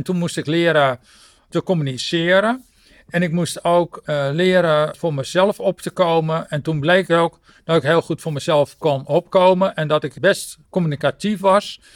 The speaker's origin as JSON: {"language": "Dutch", "town": "Zaandam", "region": "North Holland", "country": "Netherlands", "said": "Nou, ik zeg, ik kom van ver. Toen zei hij van, wat is ver? Nou ja, ik kom van Zaandam."}